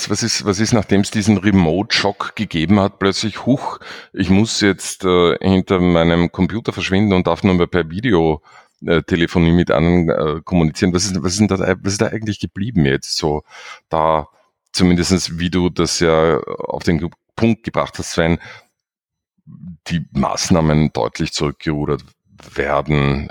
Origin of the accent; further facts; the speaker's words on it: Austria; da war dann plötzlich alles dicht bei uns in Österreich